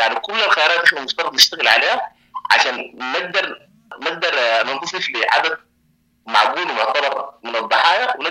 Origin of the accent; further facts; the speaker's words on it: Sudan; نحن عندنا في السودان في أي حرب تاريخنا مليء بالحروب